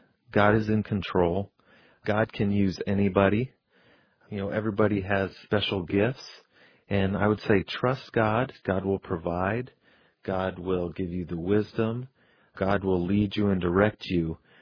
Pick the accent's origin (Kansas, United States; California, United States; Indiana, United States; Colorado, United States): Colorado, United States; You know, I was born and raised in Colorado. I've been there my whole life.